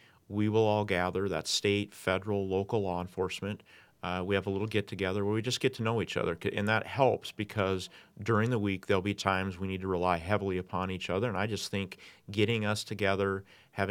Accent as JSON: {"language": "English", "town": "Sturgis", "region": "South Dakota", "country": "United States", "tie": "born or raised there", "said": "Well, I do. My dad was the state's attorney. It's not the easiest thing when you grow up in a community where your dad is the state's attorney."}